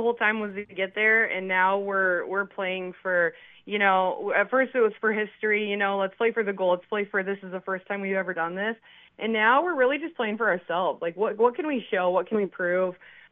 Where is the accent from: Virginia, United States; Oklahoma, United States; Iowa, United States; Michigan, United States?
Iowa, United States; You know, I'm from the Dyke-New Hartford district. I drive over to Dunkerton to coach.